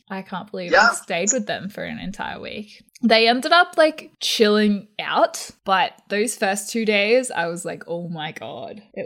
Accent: Australia; yeah, I'm from Australia.

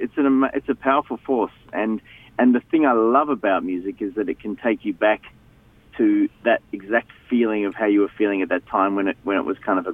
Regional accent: Melbourne, Victoria, Australia; I grew up in Melbourne. I grew up in a really musical family, I guess.

